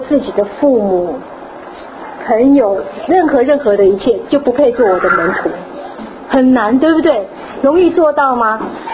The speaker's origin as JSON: {"language": "Chinese", "country": "China", "said": "那我们中国人讲说这样的儿子是什么？"}